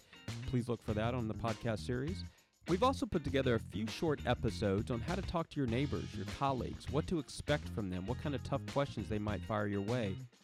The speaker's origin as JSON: {"language": "English", "region": "Texas", "country": "United States", "said": "So I'm from Texas."}